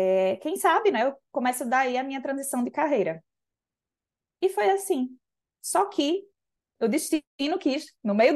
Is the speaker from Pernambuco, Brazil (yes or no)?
yes; Recife, Pernambuco, Brazil; now in Porto, Portugal; eu sou recifense, com muito orgulho. Vivo no Porto também com muito orgulho, trouxe meu bairrismo de Recife para cá.